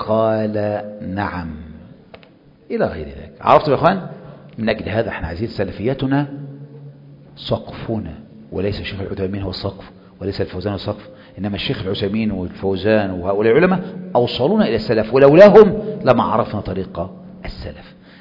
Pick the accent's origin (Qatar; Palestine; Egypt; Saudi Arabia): Egypt; أنا مصري وأنت مصري وعارفين بعض، كويس أوي. أنا ما بدرسش بالسعودي، بدرس بالمصري